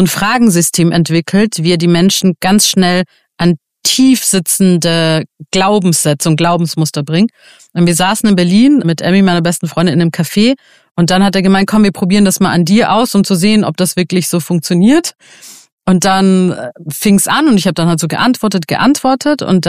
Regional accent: Iran; Und jetzt komme ich auch aus dem Iran, also Frauenrechte nicht existent.

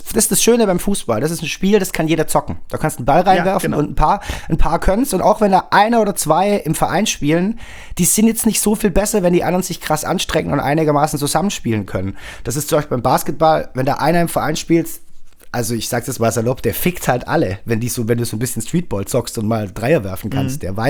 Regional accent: Göppingen, Baden-Württemberg, Germany; ich komme 50 Kilometer von hier, gebürtig aus Göppingen. Da ist nicht so viel her, was man so kennt. Märklin kommt von dort. Märklin, die Eisenbahn.

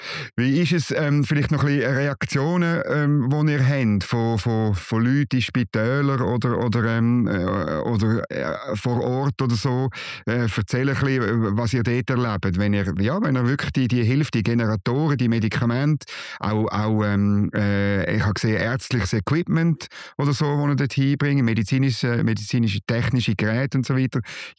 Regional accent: Switzerland; Bei uns in der Schweiz ist Frühling

